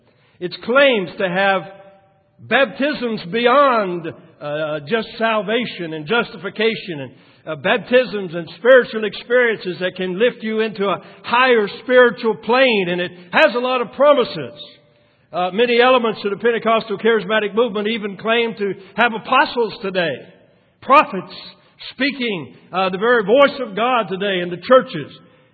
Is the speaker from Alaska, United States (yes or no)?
no; Florida, United States; Nikki Cruz Crusade that they held in Florida, my home state.